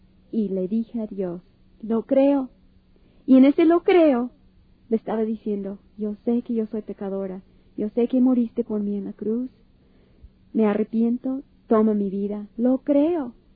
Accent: Los Angeles, California, United States; born there; Yo siendo judía, pues nací en Los Ángeles, California. No todo aquel que es judío nace en Israel, estamos por toda la tierra. Y en Los Ángeles, la mayoría de judíos no aprendemos el hebreo, pero algunas cosas sí sabemos.

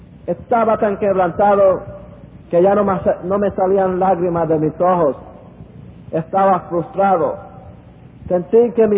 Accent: Puerto Rico; Fui criado en Puerto Rico, en un hogar en que mis padres estaban envueltos en la brujería.

